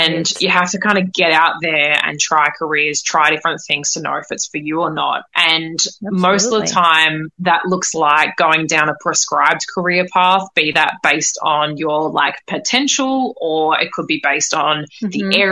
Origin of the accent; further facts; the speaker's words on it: Australia; now in United States; I'm in the States at the moment, I grew up in Australia